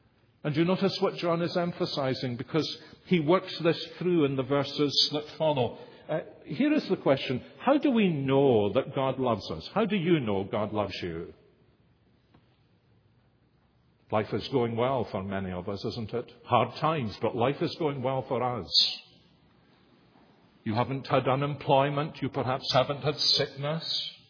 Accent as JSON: {"language": "English", "town": "Columbia", "region": "South Carolina", "country": "United States", "said": "I'm from Columbia, South Carolina."}